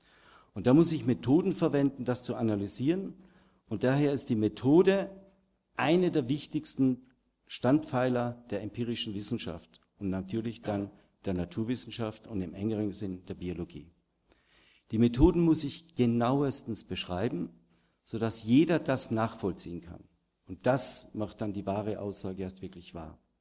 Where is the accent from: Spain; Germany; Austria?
Austria; Typisch, ich bin auch Österreicher, werden Sie mittlerweile gehört haben, aus meiner Sprache heraus.